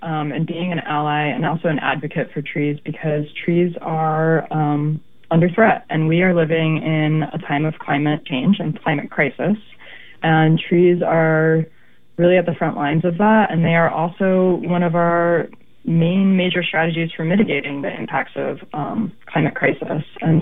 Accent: East Coast, United States; now in Portland, United States; I am from the East Coast and have been in Portland for about 12 years now

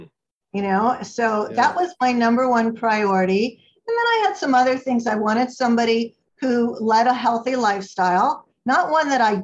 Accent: Miami, Florida, United States; And I had learned from growing up in Miami, where the official language is Spanglish

